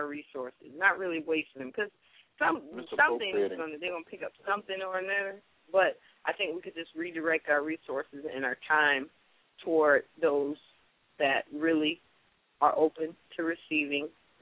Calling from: Tampa, Florida, United States; I'm calling from Tampa, Florida.

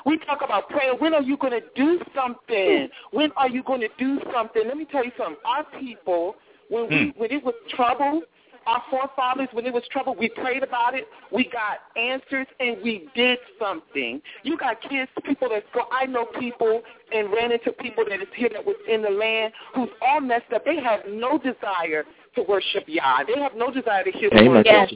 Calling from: New York City, New York, United States; I'm calling from New York City.

